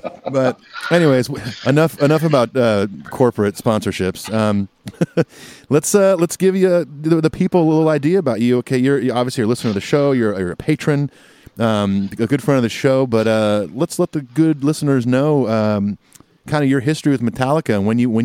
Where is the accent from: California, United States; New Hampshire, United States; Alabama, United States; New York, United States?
California, United States; I grew up going to in Orange County